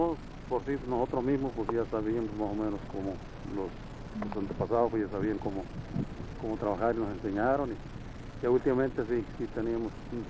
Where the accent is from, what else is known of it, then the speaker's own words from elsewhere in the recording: San José de la Zorra, Baja California, Mexico; Aquí mismo, San José de la Zorra.